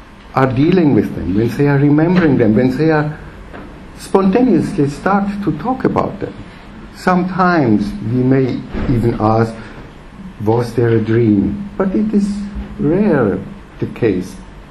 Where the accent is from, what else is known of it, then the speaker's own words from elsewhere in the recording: Vienna, Austria; I'm from Vienna